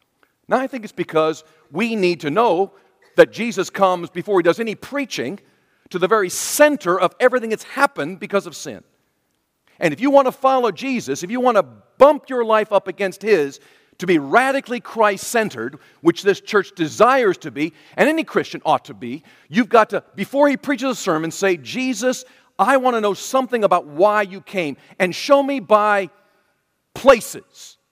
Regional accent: Elizabeth City, North Carolina, United States; And we always say, well, we're from Elizabeth City, and people tend to get that, or where Hertford is, or where Nixonton is, or where you know where you are.

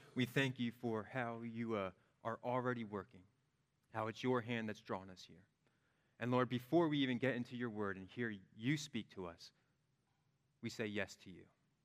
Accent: New Jersey, United States; I'm from New Jersey. It happens. I don't mean to be. It happens. I'm from the Northeast, and so I can come across a little brusque, a little jerkish.

